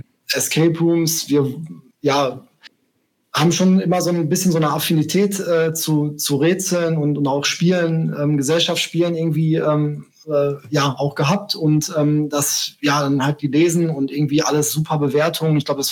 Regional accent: Bochum, North Rhine-Westphalia, Germany; also born or lived in Essen; Genau, also jetzt gerade bin ich in NRW, genauer gesagt in Bochum. Das ist auch meine Heimatstadt. Zwar bin ich in Essen um die Ecke geboren, aber in Bochum aufgewachsen.

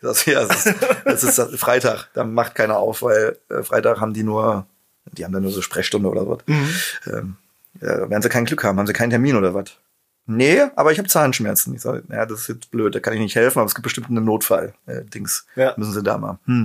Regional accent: East Germany, Germany; ich bin Ossi und bin in Schmalkalden geboren.

